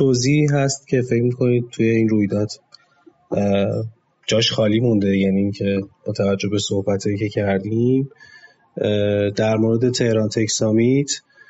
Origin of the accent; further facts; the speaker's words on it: Iran; ما به عنوان یک ایرانی وقتی داریم از این فضا استفاده میکنیم